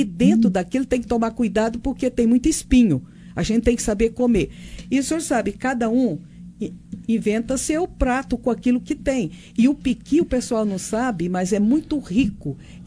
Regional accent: Goiás, Brazil; also born or lived in Minas Gerais; Sou mineira, mas cresci em Goiás.

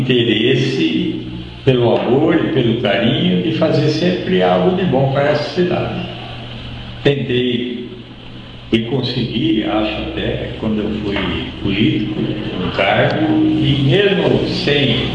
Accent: Monte Alto, São Paulo, Brazil; born there; sou nascido em Monte Alto.

